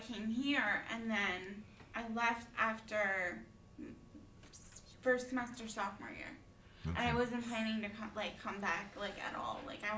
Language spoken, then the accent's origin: English; Medford, New Jersey, United States; Medford, New Jersey.